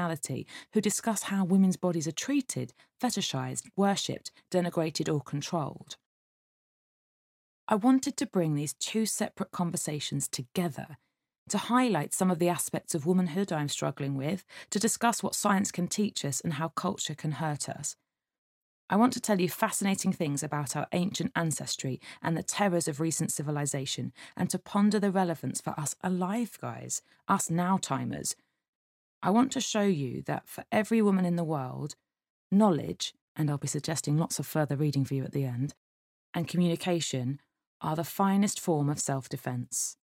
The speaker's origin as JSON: {"language": "English", "region": "England", "country": "United Kingdom", "said": "And I'm 34. I'm English, Caucasian. I live in London in a flat that doesn't allow pets. I have no religion, but a lot of faith."}